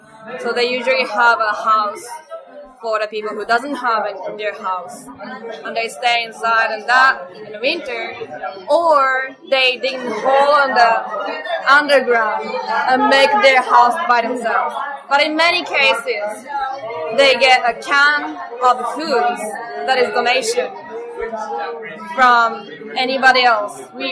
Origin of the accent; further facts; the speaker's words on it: Alaska, United States; Because I'm from Alaska.